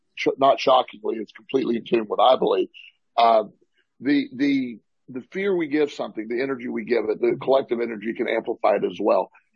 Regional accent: Florida, United States; I grew up in Florida on the coast, so I know what that is

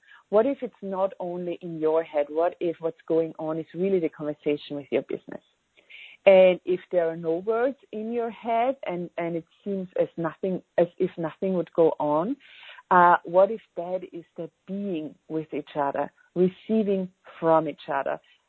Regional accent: Austria; first language German; English is a second language; I'm from Austria. My first language is German, and I love that.

